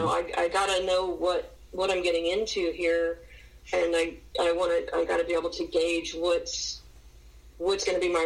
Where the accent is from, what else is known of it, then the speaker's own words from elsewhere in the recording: Deep South, United States; we both had that growing up in the Deep South and then moving around and living in different places